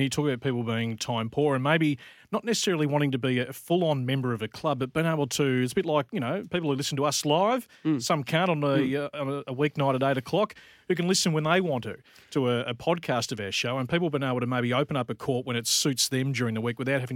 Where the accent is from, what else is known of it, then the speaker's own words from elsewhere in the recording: Melbourne, Victoria, Australia; accent: Australian; they hear the Aussie accents, they love to engage in a chat. Where are you from? Melbourne.